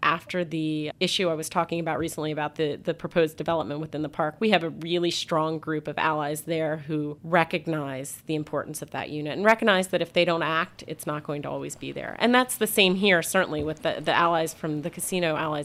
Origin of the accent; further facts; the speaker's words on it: Philadelphia, Pennsylvania, United States; Independence has a special place in my heart because I grew up in Philadelphia and spent a lot of time as a child showing any visitor that came into town.